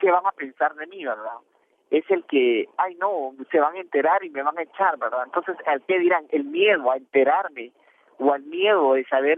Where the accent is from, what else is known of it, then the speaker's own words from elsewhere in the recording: Guatemala; soy ciudadano guatemalteco, en pleno uso de mis derechos